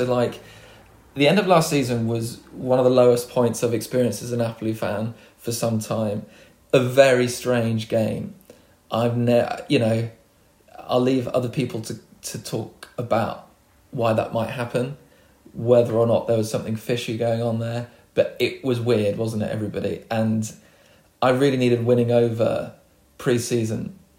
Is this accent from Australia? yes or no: no; England, United Kingdom; As you may have realised, I'm English.